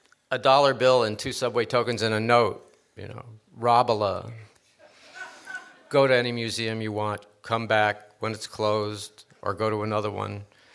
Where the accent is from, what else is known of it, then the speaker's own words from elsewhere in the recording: New York City, New York, United States; I grew up in New York City and on the upper left side of Manhattan.